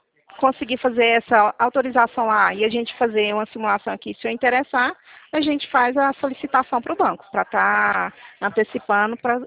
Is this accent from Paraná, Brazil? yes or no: no; Goiânia, Goiás, Brazil; Eu sou de Goiânia. A gente está ligando da central de Goiânia.